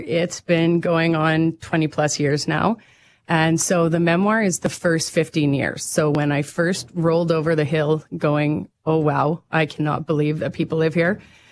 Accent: Regina, Saskatchewan, Canada; I grew up in Regina

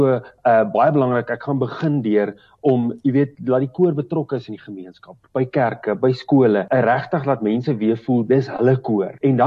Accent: Free State, South Africa; en ek het in Leibrand groot geword. Ek is 'n Oos-Vrystater en ek het in Bloemfontein geswat. So, dis regtig in my are, die Vrystaat.

